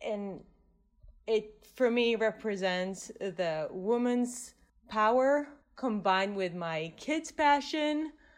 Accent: Israel; And again, growing up in Israel, this is something very near and dear to my heart.

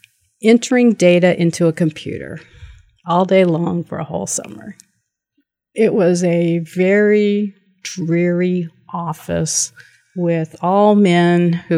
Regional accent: Anderson, Indiana, United States; I grew up in Anderson, Indiana, and it was a very loving home. My father worked in a factory.

